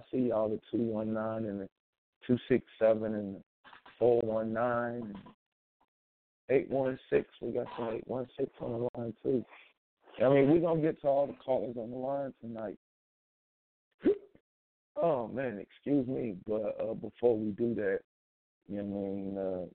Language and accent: English; Kansas City, Missouri, United States; from my hometown, Kansas City, Missouri.